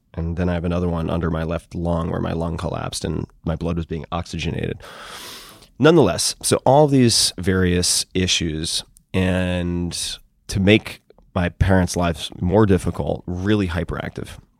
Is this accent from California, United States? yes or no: no; Long Island, New York, United States; because very few people left where I grew up in Long Island.